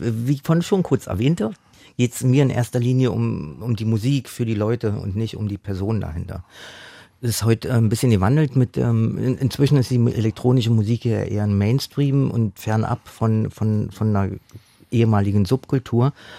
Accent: East Germany, Germany; Und Nachtboutique ist ein alter Begriff aus meiner Jugend in der DDR.

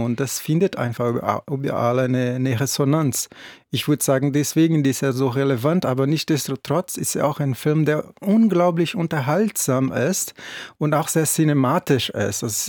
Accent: Brazil; German is a second language; Ich bin ja selber Brasilianer

